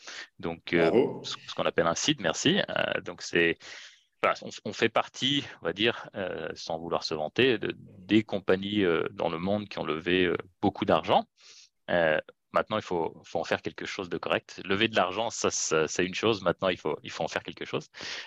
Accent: France; moved away as an adult; also born or lived in Germany / England; now in Lausanne, Switzerland; je suis un Français expatrié. Ça fait maintenant 17 ans que j'ai quitté la France. Je suis passé un peu par l'Allemagne, l'Angleterre. Puis maintenant, je me suis installé à Lausanne, sur les bords du Léman, depuis une dizaine d'années.

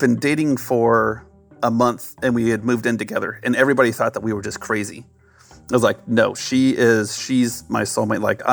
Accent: San Antonio, Texas, United States; from San Antonio, and I'm calling about the special meal that my wife and I would make together.

